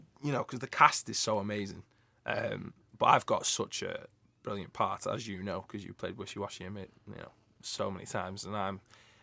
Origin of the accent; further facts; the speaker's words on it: St Helens, North West England, United Kingdom; now in Isle of Man; I'm from St. Helens.